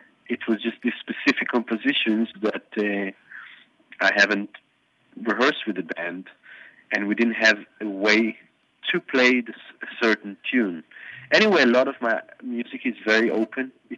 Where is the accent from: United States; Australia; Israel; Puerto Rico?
Israel; I think growing up anywhere influences you no matter what you want to do or what you think.